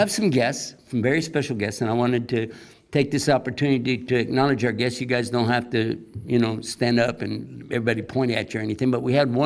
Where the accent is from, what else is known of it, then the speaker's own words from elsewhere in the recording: Texas, United States; Like, for instance, I'm from Texas, right? We say, Lord willing, and creeks don't rise.